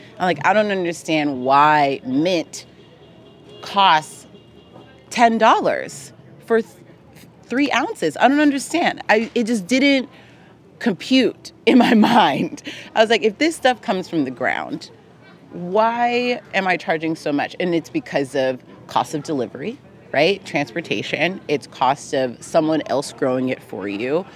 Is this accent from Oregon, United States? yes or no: no; Los Angeles, California, United States; And I grew up in Los Angeles, and I, you know, was fortunate enough to be able to go to a school in the West Side.